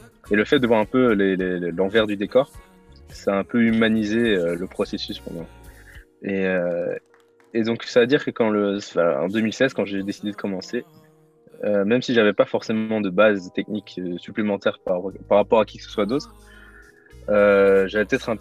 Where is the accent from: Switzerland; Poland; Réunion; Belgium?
Belgium; now in Paris, France; je suis belge, mais j'habite à Paname